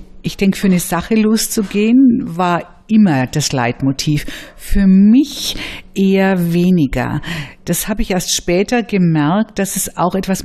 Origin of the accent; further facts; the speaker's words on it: Nuremberg, Bavaria, Germany; an einem Mädchengymnasium groß geworden in Nürnberg